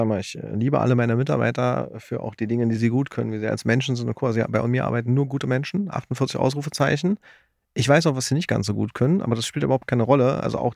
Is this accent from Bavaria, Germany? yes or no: no; Berlin, Germany; Ich als Berliner, der ja auch ab und zu Bahn fährt